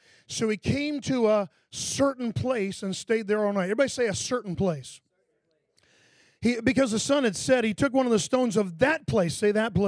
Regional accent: Lake Mary, Florida, United States; I grew up in Lake Mary, so I'm kind of an Orlando, greater Orlando guy.

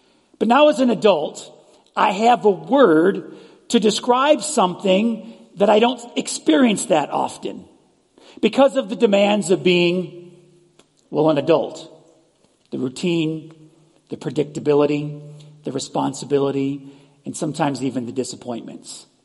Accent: Buffalo, New York, United States; I never was dreaming of a white Christmas because I grew up in Buffalo, and it was always a white Christmas.

